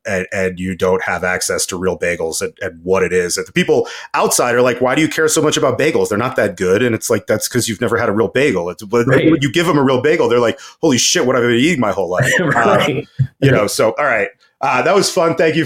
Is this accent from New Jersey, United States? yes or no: yes; Westwood, New Jersey, United States; 100-plus-year-old bagel recipe from a place that we grew up outside in Westwood, New Jersey